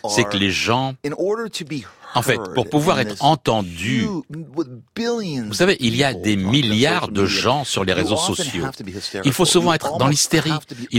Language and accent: French; Los Angeles, California, United States; J'ai grandi à Los Angeles où la célébrité, c'était une blague.